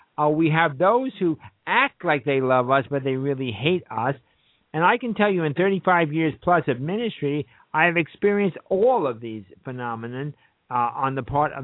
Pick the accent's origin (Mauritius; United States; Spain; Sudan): United States; New York City, New York; growing up in New York City, that's where I was born and raised, in the Kingsbridge section, Fordham Avenue, all that kind of business. Actually, Marble Hill is my neighborhood area.